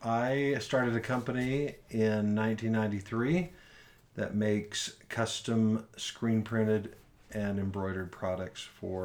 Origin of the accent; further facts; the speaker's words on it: Seal Beach, California, United States; I am from Seal Beach, California, the most northern beach city in Orange County. Shares a border with Long Beach, California.